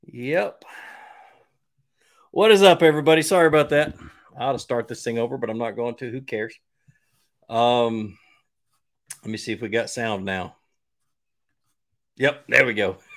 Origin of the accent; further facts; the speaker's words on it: Georgia, United States; also born or lived in Virginia; I think I was 4 months old when we moved from Virginia to Georgia, but I'm a hillbilly from Virginia if you count that technically.